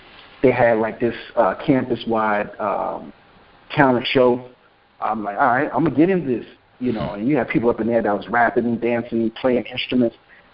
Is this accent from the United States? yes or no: yes; Brooklyn, New York, United States; born there; I was born in Brookdale Hospital in Brooklyn, and they were ahead of their time.